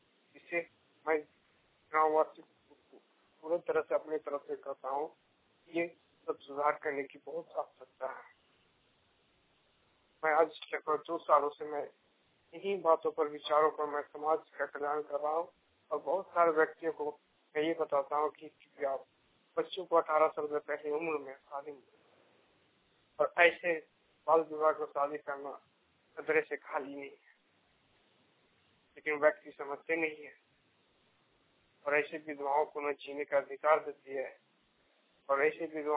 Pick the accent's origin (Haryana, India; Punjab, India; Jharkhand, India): Jharkhand, India; मैं हजारीबाग जिले का दारोगा प्रखंड का रहने वाला हूँ।